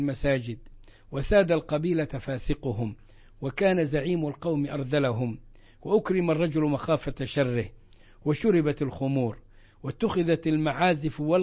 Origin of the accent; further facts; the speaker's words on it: Egypt; الريح الحمراء لها أسماء مختلفة في البلاد، لكن ظهرت عندنا في مصر في التسعينات